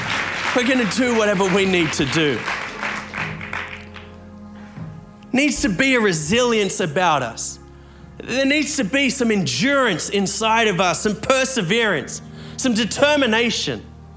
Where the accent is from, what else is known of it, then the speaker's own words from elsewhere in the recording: Australia; Like, I'm Australian. I don't know what a Bulgaria is.